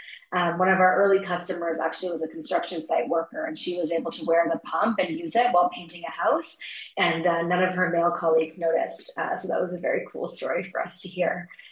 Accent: Vancouver, British Columbia, Canada; now in Kenya; I'm based in Kenya. I'm originally from Vancouver, Canada. My parents are from Tanzania and India.

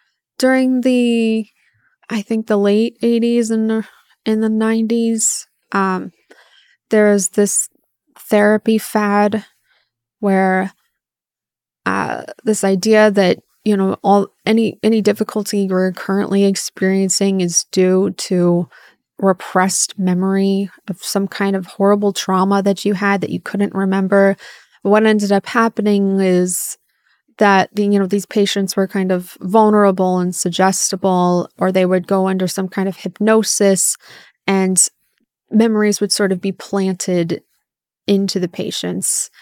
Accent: California, United States; what the kinds of therapy I received growing up in California.

